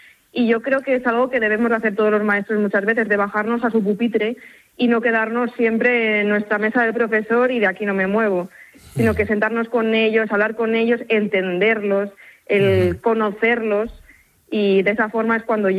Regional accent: Segovia, Castile and León, Spain; No, yo soy de Segovia y voy y vengo.

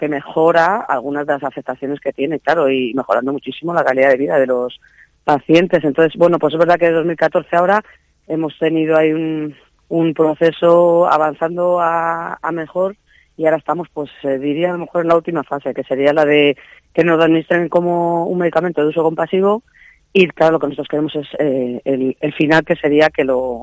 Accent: Segovia, Castile and León, Spain; nos derivaron a Valladolid, nosotros somos de Segovia

